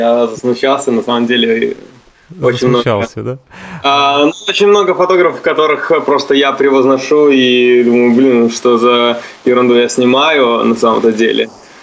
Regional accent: Orsha, Vitebsk Region, Belarus; moved away; Есть город Орша. Ну, если привязываться к России, это 100 километров от Смоленска.

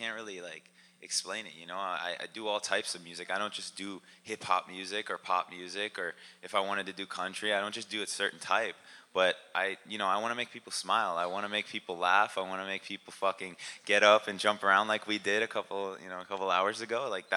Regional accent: Baltimore, Maryland, United States; also born or lived in Philadelphia, United States; So growing up in Baltimore, Maryland area, how you asked, it was cool, but at the same time, coming from Philadelphia, you know, Philadelphia is like really urban.

